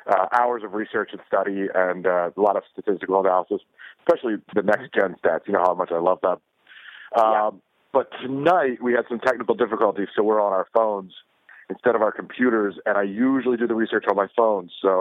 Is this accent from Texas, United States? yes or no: no; Baltimore, Maryland, United States; see, I grew up in Baltimore.